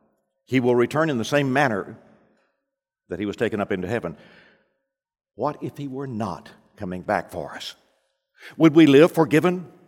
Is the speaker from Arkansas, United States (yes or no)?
yes; Arkansas, United States; we actually sang this in those country churches where I grew up in Arkansas.